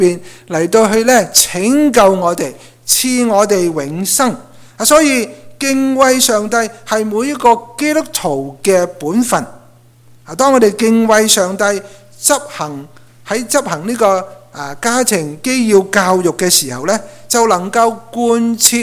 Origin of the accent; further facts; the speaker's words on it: China; 我们身为中国人父母，特别强调中国人父母是过分紧张